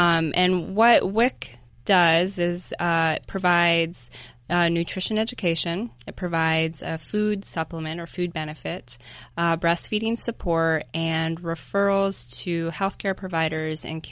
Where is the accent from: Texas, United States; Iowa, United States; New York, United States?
Iowa, United States; Des Moines; now in Asheville, United States; Des Moines, Iowa, nice. And I've been in Asheville for 16 years.